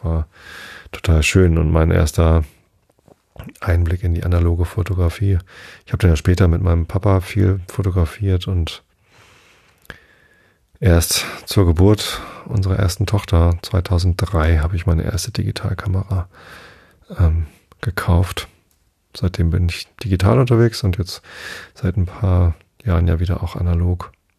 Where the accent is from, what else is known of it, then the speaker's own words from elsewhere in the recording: Wistedt, Lower Saxony, Germany; Ich bin ja in Visted aufgewachsen.